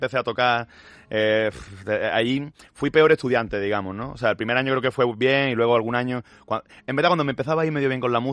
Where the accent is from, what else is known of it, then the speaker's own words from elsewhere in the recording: Málaga, Andalusia, Spain; Yo que soy de Málaga